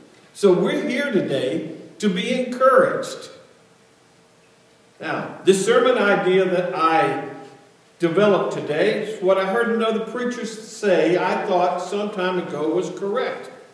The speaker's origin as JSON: {"language": "English", "region": "Texas", "country": "United States", "tie": "born or raised there", "said": "I grew up in Texas where my aunts still hug and kiss on me."}